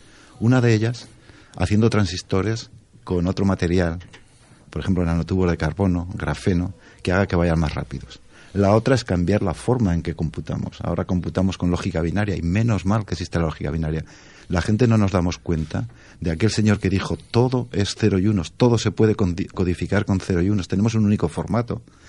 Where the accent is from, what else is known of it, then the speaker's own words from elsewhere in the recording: Zaragoza, Aragon, Spain; El coste puede ser de Barcelona a mi tierra, Zaragoza